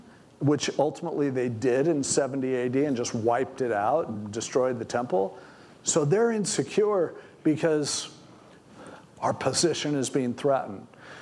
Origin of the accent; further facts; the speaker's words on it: United States; Now, I'm an American. I register to vote. I vote. I want what's best for our country.